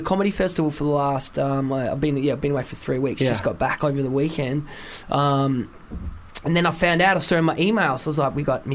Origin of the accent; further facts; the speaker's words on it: Wales, United Kingdom; I'm from Wales, and I live right near Barfly.